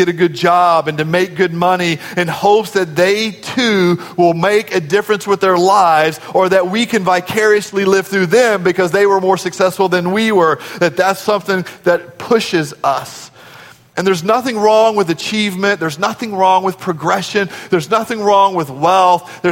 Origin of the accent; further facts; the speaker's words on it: Nederland, Texas, United States; Now, I grew up in Nederland, Texas.